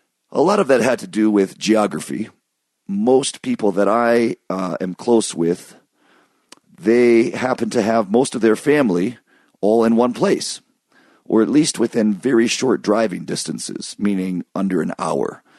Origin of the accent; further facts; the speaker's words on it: Michigan, United States; But my parents, we grew up in Michigan, which isn't that far from Wisconsin.